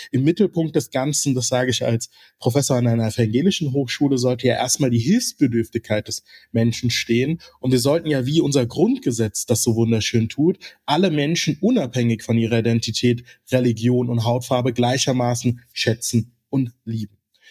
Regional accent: Mainz, Rhineland-Palatinate, Germany; Ich komme aus meiner Geburtsstadt Mainz.

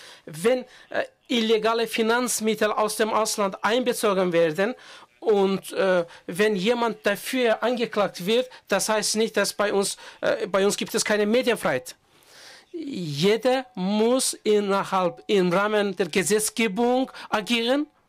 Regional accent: Azerbaijan; Ich komme aus Aserbaidschan, ich bin Journalistin.

